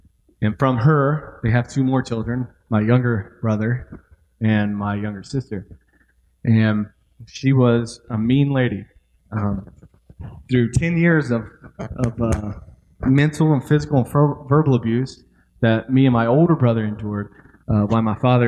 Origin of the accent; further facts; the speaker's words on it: California, United States; born there; So I was born in California in 1988.